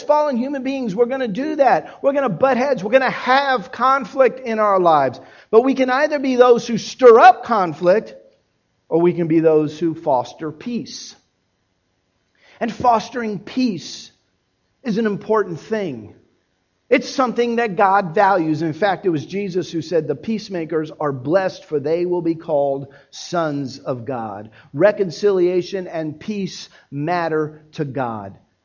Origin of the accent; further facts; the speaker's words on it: Miami, Florida, United States; now in Dallas, US?; I grew up in Miami. I'm a city boy. I lived in Dallas for 7 years.